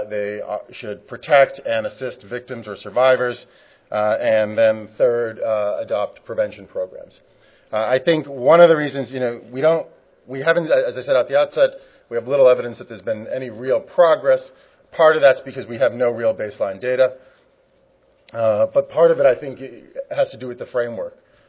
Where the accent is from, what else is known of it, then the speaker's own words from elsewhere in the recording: Atlanta, Georgia, United States; a problem here in San Francisco, in my hometown of Atlanta, Georgia